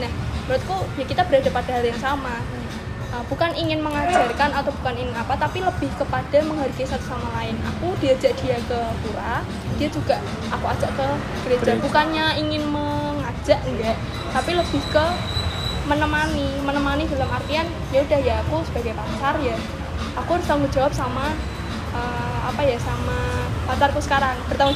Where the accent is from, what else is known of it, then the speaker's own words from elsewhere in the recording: Java, Indonesia; karena kan aku Jawa, dia kan Bali.